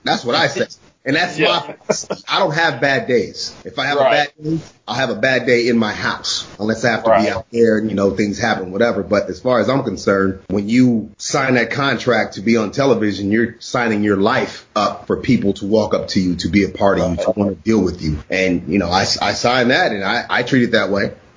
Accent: Santa Monica, California, United States; now in Los Angeles, United States; I'm from Santa Monica, but however, I'm not living in Santa Monica.

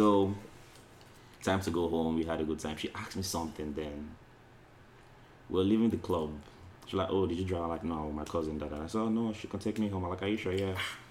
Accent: Nigeria; So she asked me where I'm from, and I'm like, "Oh, I'm Nigerian."

